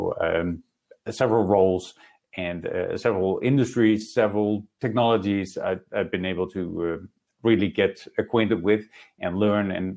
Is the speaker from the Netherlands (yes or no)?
yes; Netherlands; I'm from the Netherlands.